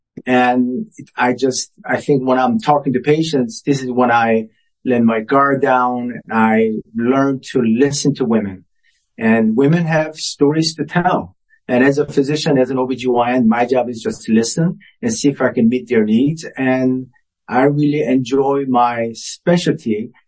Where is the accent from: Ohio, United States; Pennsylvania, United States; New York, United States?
Ohio, United States; now in Boston, United States; Yes, I was raised in Ohio.